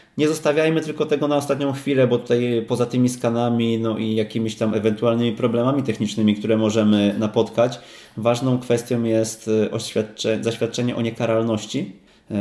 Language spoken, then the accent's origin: Polish; Wrocław, Lower Silesian Voivodeship, Poland; my jesteśmy z Wrocławia